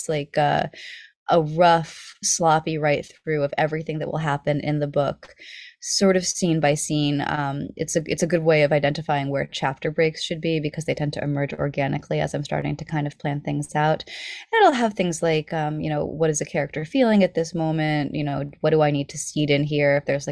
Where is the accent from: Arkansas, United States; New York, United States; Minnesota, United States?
New York, United States; I was home for Christmas, visiting my parents in my hometown on the Hudson River.